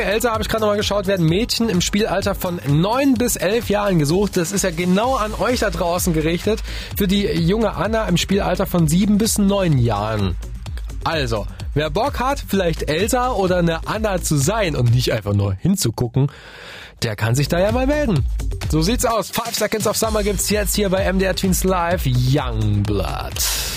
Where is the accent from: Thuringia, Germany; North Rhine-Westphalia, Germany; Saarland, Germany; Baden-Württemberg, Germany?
Thuringia, Germany; Unser heutiger Tipp bringt uns nach Thüringen in mein Heimatbundesland.